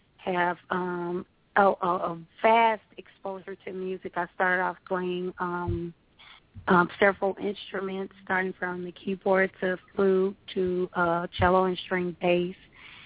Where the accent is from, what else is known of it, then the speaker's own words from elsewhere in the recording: Decatur, Georgia, United States; Well, I am originally from Decatur, Georgia, and I grew up in church